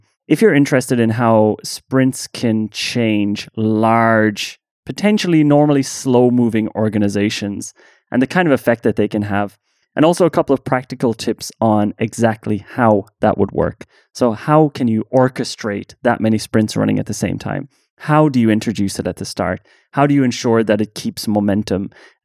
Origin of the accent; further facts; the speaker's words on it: Ireland; I should never even try to say without further ado as an Irish person